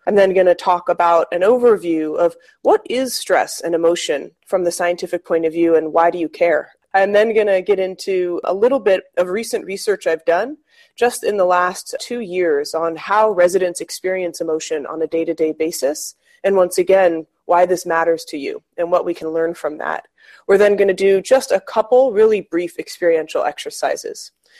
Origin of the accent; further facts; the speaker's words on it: San Francisco, California, United States; I am from San Francisco, so I would often take Christmas shifts because I didn't have to travel home.